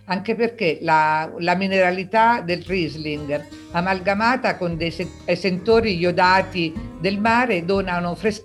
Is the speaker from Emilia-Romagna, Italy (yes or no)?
no; Abruzzo, Italy; Allora, sono abruzzese, mi trovo all'Aquila